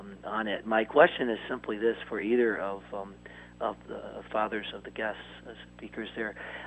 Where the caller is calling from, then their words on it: Duluth, Georgia, United States; We're here in Atlanta, Georgia, actually Duluth.